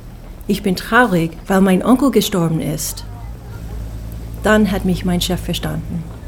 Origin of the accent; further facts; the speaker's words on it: Portland, Oregon, United States; German is a second language; moved away as an adult; now in Germany; ich komme aus Portland, Oregon.